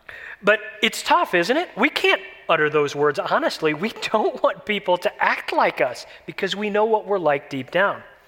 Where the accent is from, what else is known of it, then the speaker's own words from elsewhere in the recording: Michigan, United States; You know, growing up in Michigan, one of the ways that we always knew that fall was upon us was that we'd hear this funny sound coming from the sky.